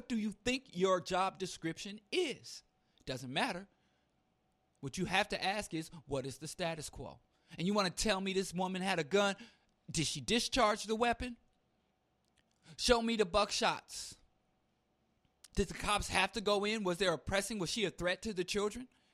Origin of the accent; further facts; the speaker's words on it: Missouri, United States; but I grew up in Missouri, you know, so this is just like background.